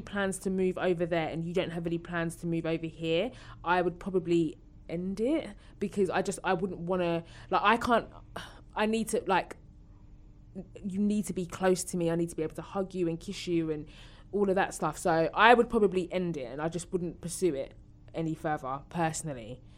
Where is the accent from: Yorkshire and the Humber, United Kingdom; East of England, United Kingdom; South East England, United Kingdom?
East of England, United Kingdom; Like, my man lives in South London. I'm from Essex.